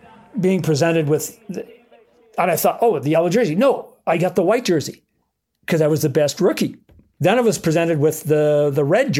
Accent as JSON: {"language": "English", "country": "Canada", "said": "I said, \"Phil, I'm Canadian.\" And then he coined the phrase, \"Oh, you're the first North American.\""}